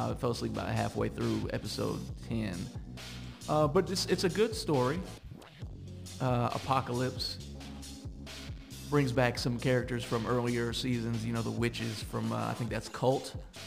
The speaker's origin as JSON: {"language": "English", "country": "United States", "said": "I have a tendency, because I'm American, to think that American culture influences the rest of the world greatly."}